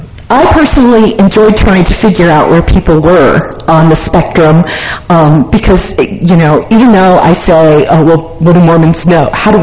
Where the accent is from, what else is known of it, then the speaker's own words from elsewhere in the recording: Slidell, Louisiana, United States; I'm from Slidell, Louisiana. The Bishop's Storehouse for the Gulf Coast is about a mile and a half from my house.